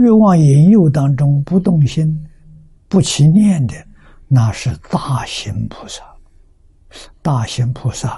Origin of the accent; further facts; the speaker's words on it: China; 啊，我们中国人虽然讲回头，没有完全断掉。